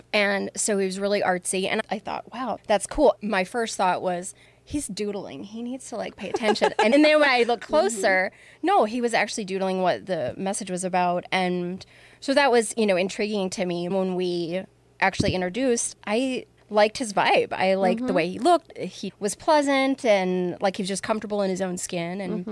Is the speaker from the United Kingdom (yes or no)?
no; Bowling Green, Kentucky, United States; I grew up in Bowling Green. My youth group had traveled to Oklahoma to that conference.